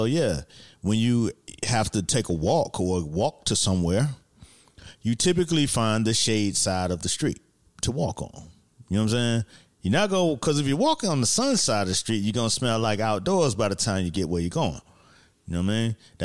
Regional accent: Miami, Florida, United States; Well, I'm from Miami, so it was summer all the fucking time.

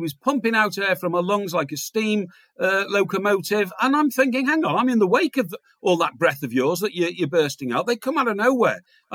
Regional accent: Chester, United Kingdom; I was, by the way, the best newspaper boy in Chester, my hometown.

